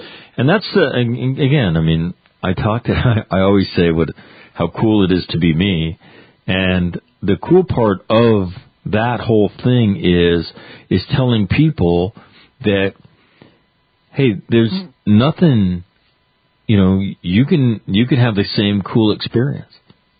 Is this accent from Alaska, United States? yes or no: no; Sacramento, California, United States; moved away as an adult; that is my hometown, Sacramento, California, that I left very quickly when I went to college and never went back.